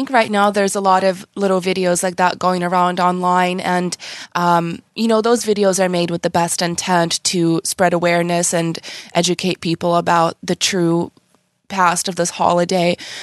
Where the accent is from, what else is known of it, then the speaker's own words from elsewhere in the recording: Ukraine; now in United States; I've only been here, you know, I came from Ukraine. I've only been here about 18 years.